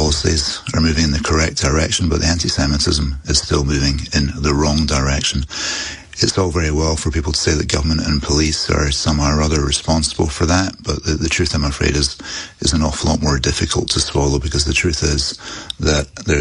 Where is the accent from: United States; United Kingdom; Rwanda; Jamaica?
United Kingdom; because we are British.